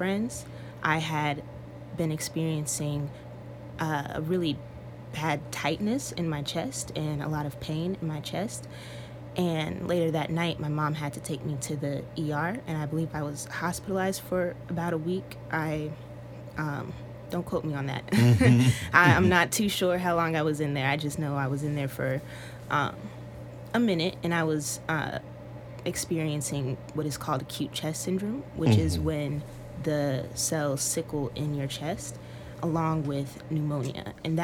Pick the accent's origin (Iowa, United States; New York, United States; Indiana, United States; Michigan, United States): Indiana, United States; And this was in Indiana because I'm from Indiana.